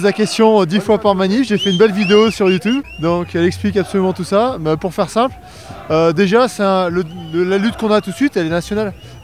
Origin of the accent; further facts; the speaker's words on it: Auvergne-Rhône-Alpes, France; je suis auvergnat avant tout. C'est cette terre, cette montagne, ce climat qui me forge.